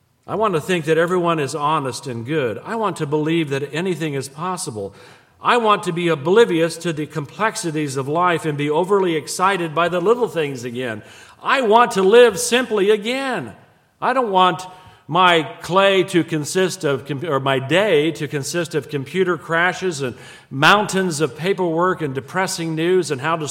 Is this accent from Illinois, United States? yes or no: yes; Illinois, United States; the things that we did as kids in the small town I grew up in Illinois